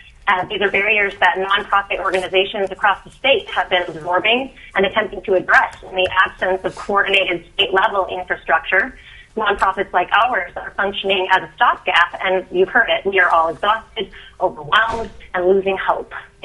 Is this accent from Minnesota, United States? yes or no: no; Nome, Alaska, United States; I was raised here in Nome. I am deeply invested in the health and safety of my home, and I consider that to be the entire state of Alaska.